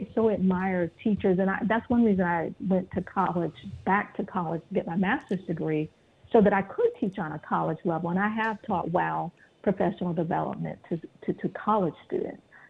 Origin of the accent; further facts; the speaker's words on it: Miami, Florida, United States; I grew up in Miami's inner city.